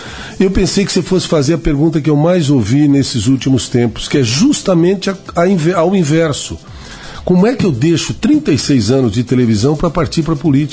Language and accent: Portuguese; São Paulo, Brazil; nós vivemos pelo interior de São Paulo por 14 anos, viajando em circo, e mais tarde, parando numa cidade chamada Tupã, perto de Marília, Presidente Prudente, Araçatuba